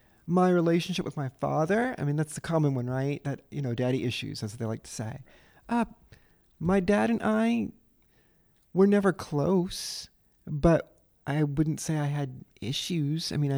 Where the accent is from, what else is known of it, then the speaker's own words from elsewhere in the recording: Louisiana, United States; I grew up in the River Parishes.